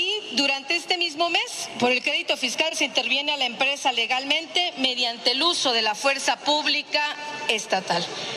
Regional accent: Quintana Roo, Mexico; es importante que quienes somos de Quintana Roo

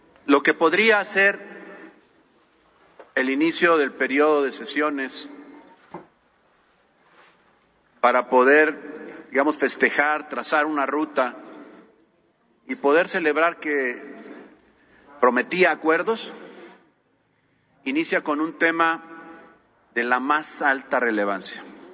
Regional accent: Veracruz, Mexico; Y que lo sabemos, los que somos de Veracruz, y aquí hay varios senadores

